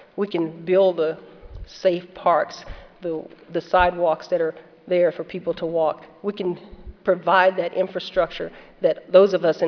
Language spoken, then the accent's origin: English; Gulf Coast, United States; because I'm from the Gulf, they'll say, well, how are things in the Gulf?